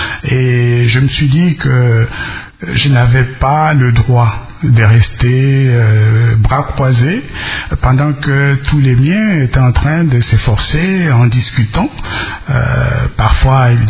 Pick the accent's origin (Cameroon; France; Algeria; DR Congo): DR Congo; je reviens d'abord pour être présent parmi les miens, les 70 millions de Congolais qui sont chez nous en République démocratique du Congo.